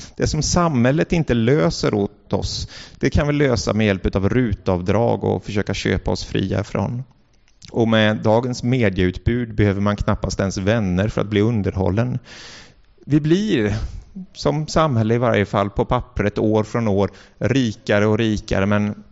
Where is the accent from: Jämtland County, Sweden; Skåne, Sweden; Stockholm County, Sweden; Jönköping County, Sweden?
Jönköping County, Sweden; Mullsjö; Och den landade i Mullsjö, där jag är uppvuxen.